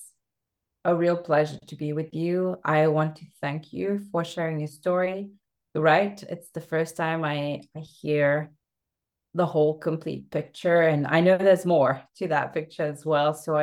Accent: Mauritius; I am very fortunate to work with a lot of women in my home country, Mauritius, which is an island east of Madagascar, for those that don't know.

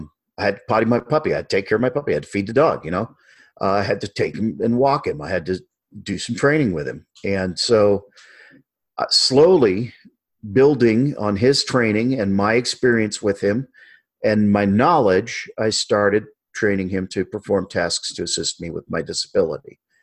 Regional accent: Alaska, United States; I grew up in Alaska. I mushed Alaska Malamutes.

